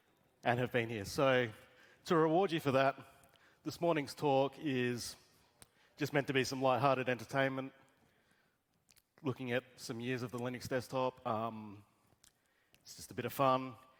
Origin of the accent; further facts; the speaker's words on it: Adelaide, South Australia, Australia; I'm from Adelaide, Australia. That's why you can't understand my English.